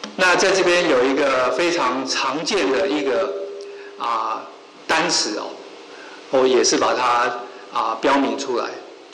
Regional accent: Taiwan; moved away; 我从台湾来也是一样，回到台湾夏天的时候

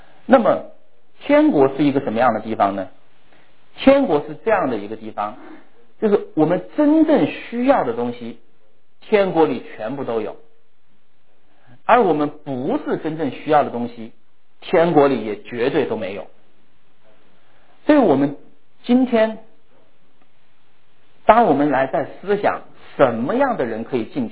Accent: China; 我们中国人很在乎面子啊，非常在乎面子

